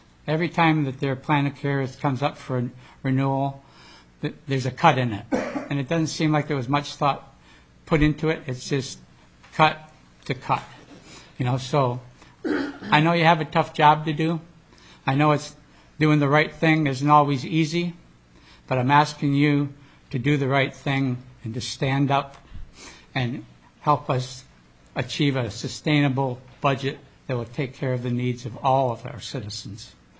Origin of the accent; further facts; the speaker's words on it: Alaska, United States; I'm from the Kenai Peninsula.